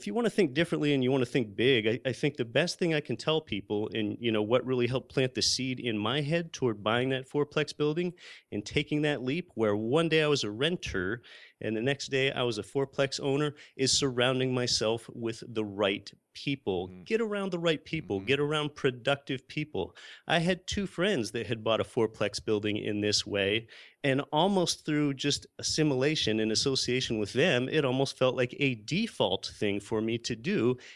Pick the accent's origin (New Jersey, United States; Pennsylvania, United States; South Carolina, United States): Pennsylvania, United States; So being born and raised in Pennsylvania, when I became an adult, I vacationed in Alaska 4 times.